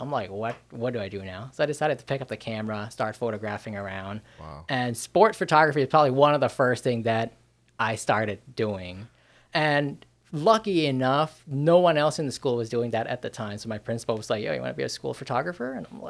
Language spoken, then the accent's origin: English; Thailand; So it's a very weird vibe growing up in Thailand, feeling like I was out in the US, you know?